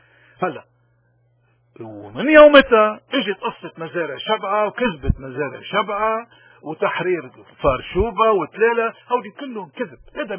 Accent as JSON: {"language": "Arabic", "country": "Lebanon", "said": "نحن لبنانية"}